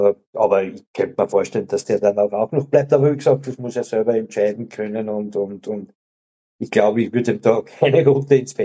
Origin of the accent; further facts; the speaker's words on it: Lower Austria, Austria; born there; ich bin gebürtiger Niederösterreicher